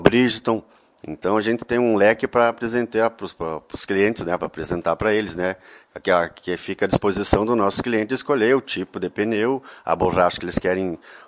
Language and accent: Portuguese; Montenegro, Rio Grande do Sul, Brazil; born there; now in Lagoa Vermelha, Brazil; Nasci em Montenegro. E daí, depois de um grande tempo, viemos residir na nossa querência Lagoa Vermelha de novo.